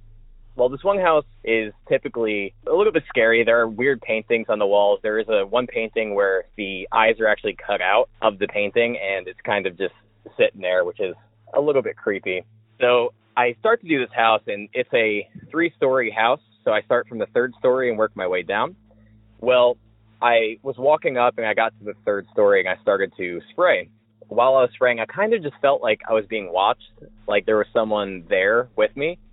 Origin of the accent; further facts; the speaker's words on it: Savannah, Georgia, United States; I'm from Savannah, Georgia.